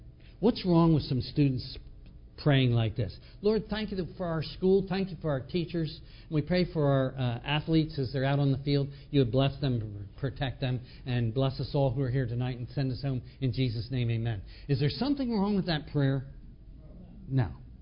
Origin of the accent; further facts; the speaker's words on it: Northern United States, United States; now in Texas, United States; I'm from the North, by the way. You can tell by my accent, I'm a Yankee. When I came to Texas and heard prayer before football games, I'm saying, man, we don't do that up north, okay?